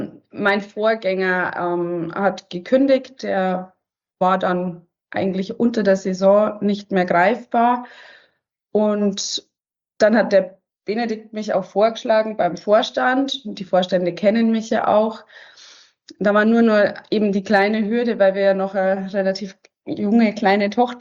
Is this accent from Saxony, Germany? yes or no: no; Straubing, Bavaria, Germany; Ja, ich bin aus Straubing.